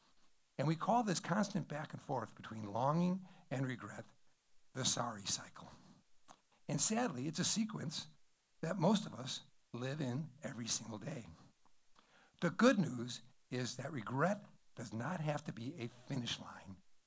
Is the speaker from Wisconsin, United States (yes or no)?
yes; Wisconsin, United States; So when I was growing up in the Wisconsin area, one of the things we loved to do was water ski.